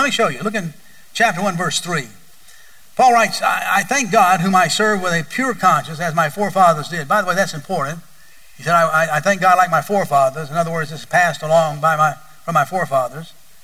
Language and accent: English; Bible Belt, United States; and by the way, I am not embarrassed to admit that I grew up in the Bible Belt. I'm glad that I grew up in the Bible Belt.